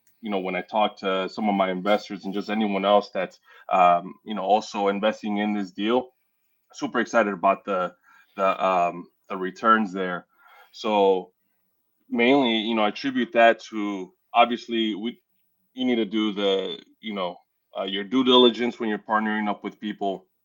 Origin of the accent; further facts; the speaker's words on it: Chicago, Illinois, United States; Born and raised in Chicago.